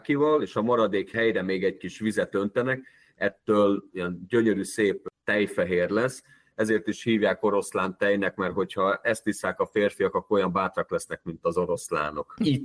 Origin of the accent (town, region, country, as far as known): Hungary